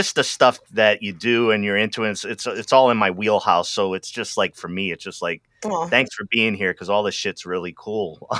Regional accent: Rhode Island, United States; I'm originally from Rhode Island.

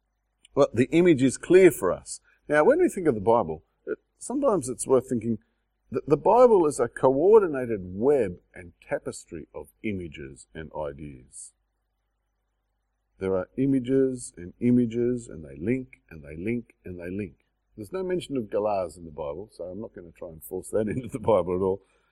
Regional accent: Australia; We share if we're Australian. We know what a galar is.

